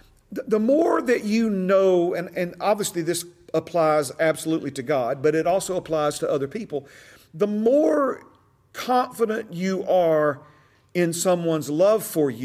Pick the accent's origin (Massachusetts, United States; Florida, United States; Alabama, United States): Alabama, United States; Hueytown; Brother Shane and I were talking about growing up in Hueytown.